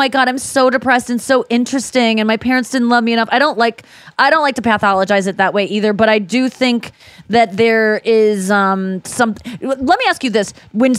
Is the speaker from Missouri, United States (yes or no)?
yes; St. Louis, Missouri, United States; I'm from St. Louis. Yeah, yeah. Grew up here since I was 6.